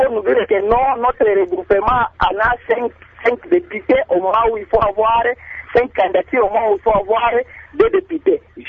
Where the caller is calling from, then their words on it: Kindu, Maniema, DR Congo; de Kindu.